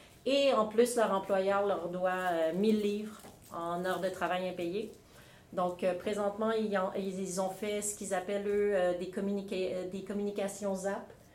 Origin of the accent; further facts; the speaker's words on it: Quebec, Canada; moved away; Aujourd'hui, moi, je viens du Québec, donc j'ai une petite expérience là, qui commence à dater. Ça fait 2 ans que je suis ici maintenant.